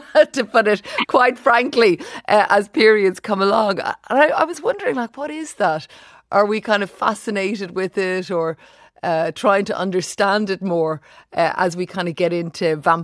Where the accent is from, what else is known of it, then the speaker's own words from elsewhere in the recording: Dublin, Leinster, Ireland; I actually grew up in Dublin, not far from the house of Bram Stoker, let me tell you.